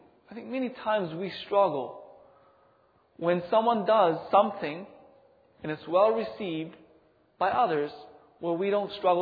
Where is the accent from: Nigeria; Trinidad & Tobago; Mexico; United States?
Mexico; you can just imagine, I'm coming from Mexico, I'm isolated, now I'm coming to a great big world where technology at that time was just wow. Like I didn't know TV existed until I came here.